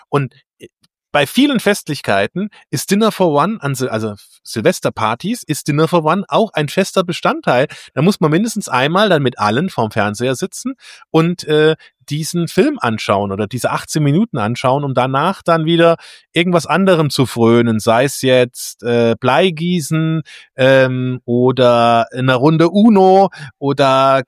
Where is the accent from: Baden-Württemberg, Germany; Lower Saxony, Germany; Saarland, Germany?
Saarland, Germany; aus meiner Heimat, dem Saarland